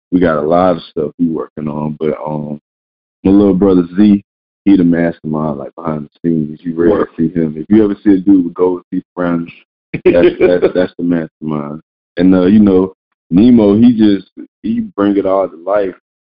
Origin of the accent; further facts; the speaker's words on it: Tallahassee, Florida, United States; In Tallahassee.